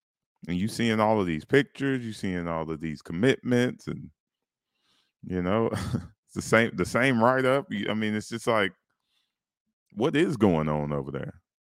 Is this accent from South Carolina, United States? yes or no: yes; Duncan, South Carolina, United States; He grew up in Bowling Springs. I grew up in Duncan.